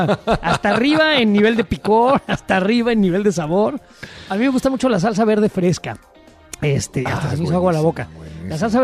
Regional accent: Mexico; Siendo mexicano

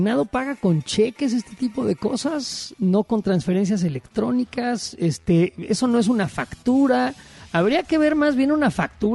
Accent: Mexico; como mexicano, quiero saber y es mi derecho saber.

